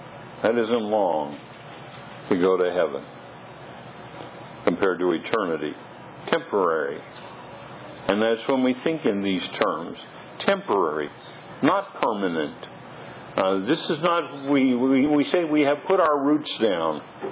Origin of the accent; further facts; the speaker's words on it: United States; I mean, I am an American by birth. I have the rights of citizenship by birth.